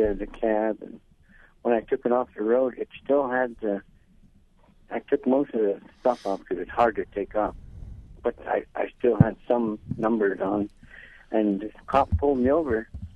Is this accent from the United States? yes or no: yes; Bethel, United States; Someday they're going to fix that road in my hometown, Bethel. You know, that's my hometown.